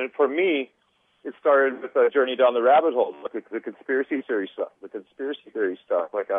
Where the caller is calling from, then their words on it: Calgary, Alberta, Canada; I'm calling from Calgary.